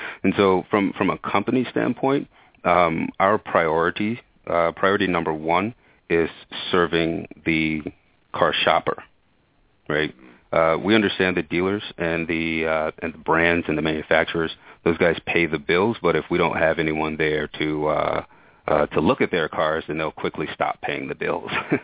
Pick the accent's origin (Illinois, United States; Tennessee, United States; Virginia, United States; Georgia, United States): Tennessee, United States; Memphis; I'm from Memphis, Tennessee.